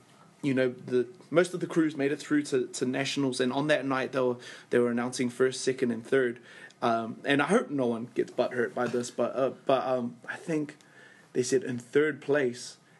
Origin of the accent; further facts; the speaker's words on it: Kelston, Auckland, New Zealand; So I was like, nah, man, you know, we're hard. We're from Kelston.